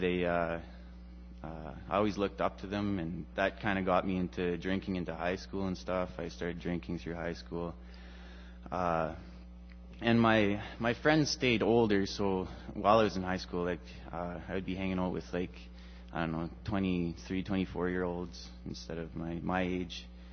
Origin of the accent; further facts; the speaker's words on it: Swan River, Manitoba, Canada; Well, I'm not from Bermuda. I'm from Swan River.